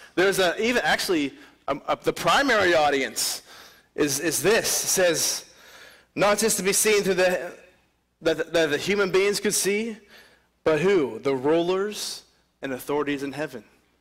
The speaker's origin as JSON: {"language": "English", "town": "Pittsburgh", "region": "Pennsylvania", "country": "United States", "tie": "born or raised there", "said": "Now, if I were to take some of you guys to my hometown, Pittsburgh, you know, there's some places I wouldn't show you."}